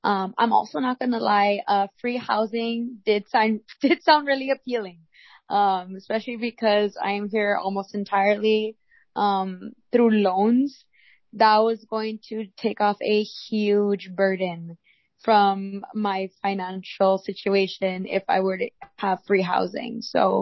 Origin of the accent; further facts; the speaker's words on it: Laredo, Texas, United States; I'm from Laredo, Texas, and I became an RA my sophomore year, so about 2.5 years ago.